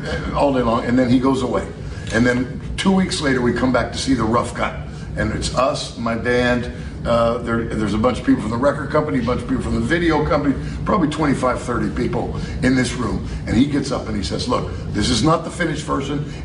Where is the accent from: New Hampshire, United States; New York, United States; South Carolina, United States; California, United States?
California, United States; San Francisco; I thought, we're from San Francisco.